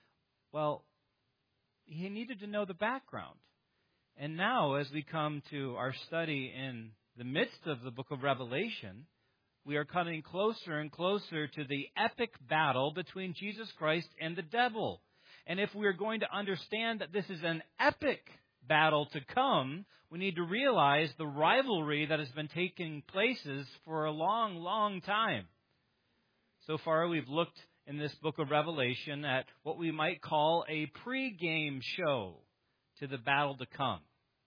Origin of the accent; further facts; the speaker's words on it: Michigan, United States; Of course, you guys understand that I hail from Michigan, and I'm a hockey fan.